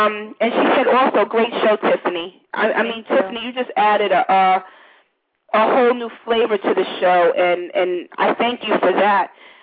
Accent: New Jersey, United States; born there; I'm on a terrorist watch list, and I was born in New Jersey.

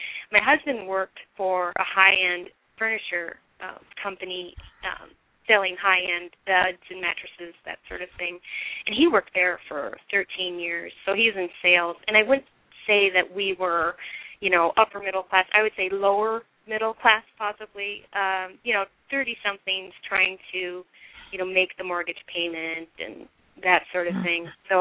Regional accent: Minnesota, United States; it was just living in a marina really reminded me of the small town I grew up in Minnesota, that, you know, people know who you are.

